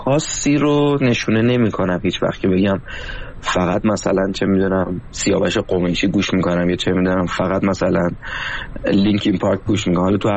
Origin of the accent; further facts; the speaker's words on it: Tehran, Tehran Province, Iran; من متولد و بزرگ شده تهرانم ولی ریشم تبریزیه